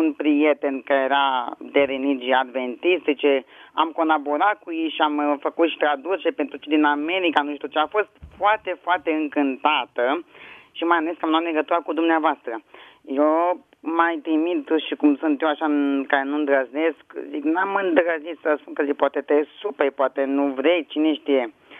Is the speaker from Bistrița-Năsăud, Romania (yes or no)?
no; Bucharest, Romania; Sunt din București